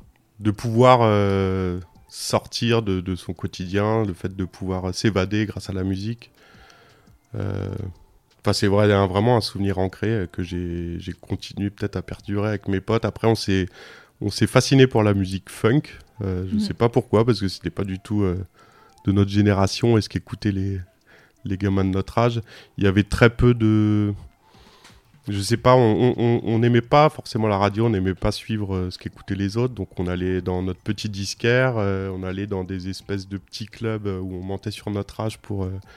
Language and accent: French; Bourges, Centre-Val de Loire, France; born there; je suis né à Bourges, qui était une ville importante pour la musique.